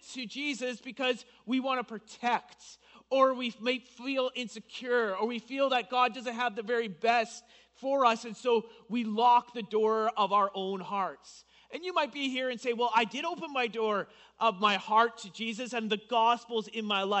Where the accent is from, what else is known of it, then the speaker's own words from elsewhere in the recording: Canada; Now, I'm fourth generation Ukrainian, so I'm basically Canadian, okay?